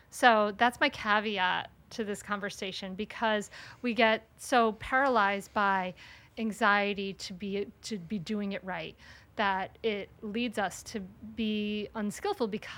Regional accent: Rhode Island, United States; No, it's so great because I grew up in Rhode Island and now I live in Delaware and no one says anything is wicked anything anymore.

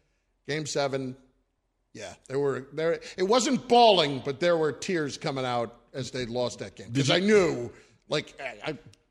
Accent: New York, United States; As bizarre as this is, growing up in the New York area, I was a Texas Rangers fan who were awful forever.

